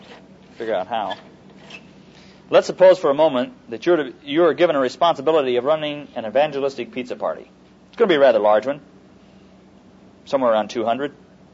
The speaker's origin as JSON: {"language": "English", "region": "Midwest", "country": "United States", "said": "I'm from the Midwest"}